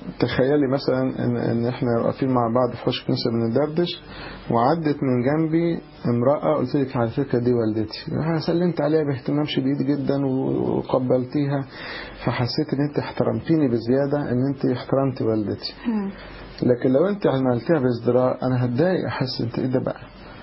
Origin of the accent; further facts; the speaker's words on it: Egypt; وكان عندنا في مصر القديس عظيم البابا كيرلس عمود الدين